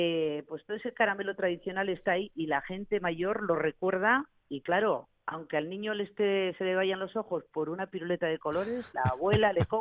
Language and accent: Spanish; Tafalla, Navarre, Spain; Sí, ahí en Navarra se hace mucho, yo soy de Tafalla